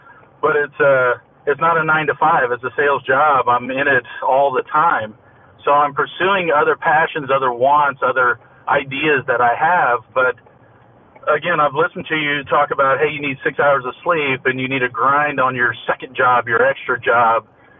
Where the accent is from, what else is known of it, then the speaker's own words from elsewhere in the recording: Austin, Texas, United States; Austin, Texas.